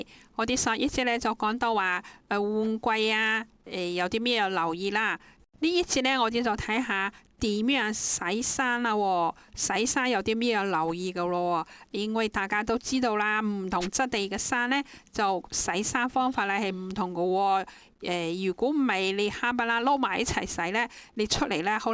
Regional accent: Hong Kong; 我哋香港人咧最多都系用30度水去洗嘅啫

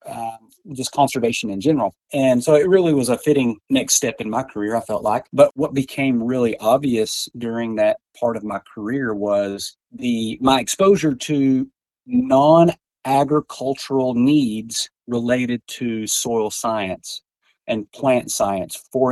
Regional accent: Muleshoe, Texas, United States; I grew up in the Panhandle, graduated high school from Mule Shoe. I did go to school at Littlefield up until the ninth grade. So Northwest of Lubbock.

